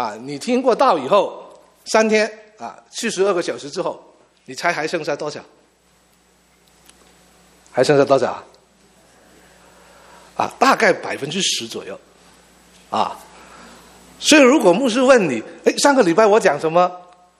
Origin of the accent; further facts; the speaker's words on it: China; 神为什么不拣选我们中国人我们的中文比较简单一点